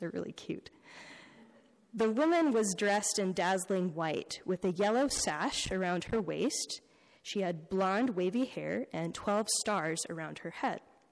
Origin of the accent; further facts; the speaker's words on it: Wisconsin, United States; For those of you who know me, you know I'm from Wisconsin.